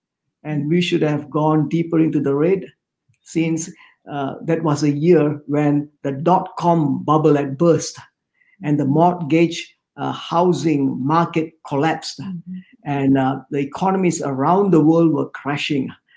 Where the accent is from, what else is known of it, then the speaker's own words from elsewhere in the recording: Singapore; I'm from Singapore. And, you know, in Singapore, there are no mountains, no lakes, some few hills here and there. And it's very, very built up.